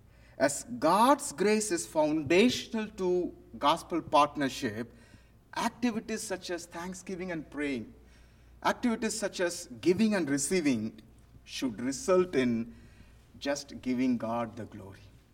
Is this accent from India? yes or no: yes; South India, India; now in United States; Actually, we are from South India, and we moved up to North India as cross-cultural missionaries.